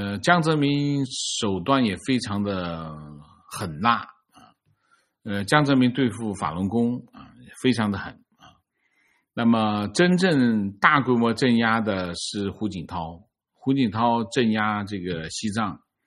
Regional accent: Guangdong, China; 我在广东长大的外地人，在这里读书的过程中，从广东前几名的初中到高中。学校基本上不允许学生说广东话，对像我这样的外地人来说，这并不算太大的问题，因为一开始就听不懂粤语。

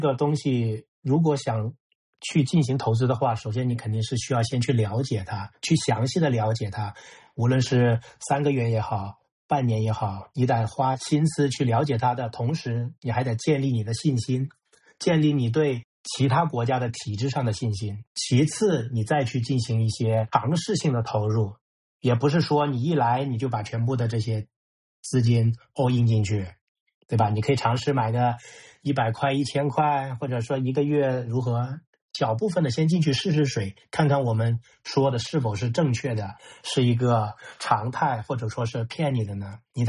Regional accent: China; 他并没有阻止我们内地人前往香港去开这种银行卡

